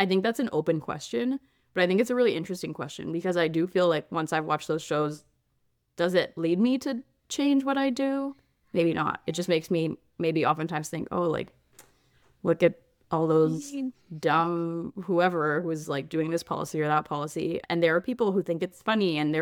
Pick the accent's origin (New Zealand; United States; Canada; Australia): Australia; As an Australian, I was like, that sounds like the most Australian thing I've ever heard.